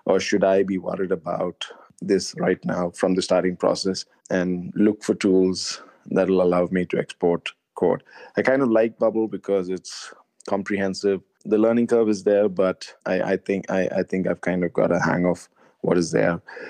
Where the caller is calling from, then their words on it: Dubai, United Arab Emirates; Hey, Rob. … I'm calling you from Dubai.